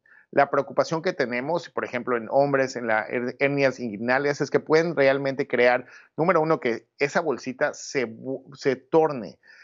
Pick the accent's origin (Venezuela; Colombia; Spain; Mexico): Mexico; digo, soy mexicano, me gusta muchísimo ponerle salsas a todo